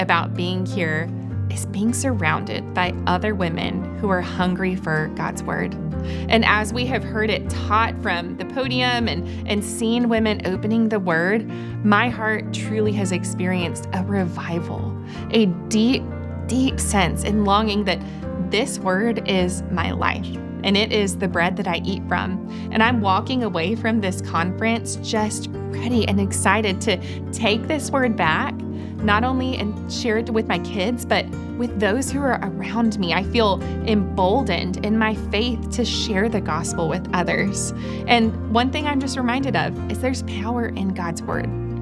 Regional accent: Newnan, Georgia, United States; I am from Noonan, Georgia

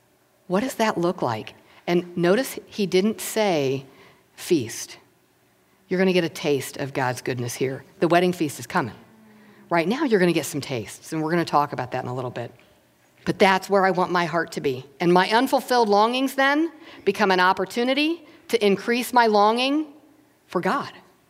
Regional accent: Florida, United States; I'm from Florida. We had a lot of beaches.

